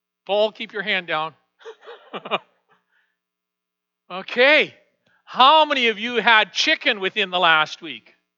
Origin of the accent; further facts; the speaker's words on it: the Prairies, Canada; it's somewhat difficult for us as Canadian prairie people.